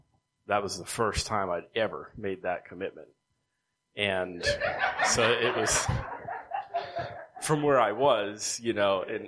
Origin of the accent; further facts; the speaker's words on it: Rhode Island, United States; moved away as an adult; also born or lived in Virginia / West Virginia / Delaware; But I was born and raised in Rhode Island for 26, 27 years. Then I moved to Virginia. Then I moved to West Virginia. And then I moved here to Delaware.